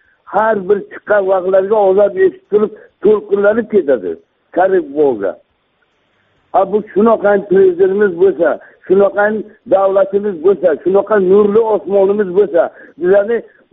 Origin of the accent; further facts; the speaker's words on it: Urgut, Samarqand Region, Uzbekistan; Men Samarqand viloyati Urgut tumani Andak mahallasida tug'ilib o'sganman. Yoshim 75 yoshga.